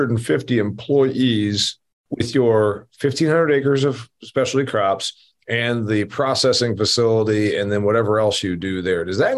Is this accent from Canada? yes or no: no; United States; I'm an American that tries to come up there and just work, and I'm not.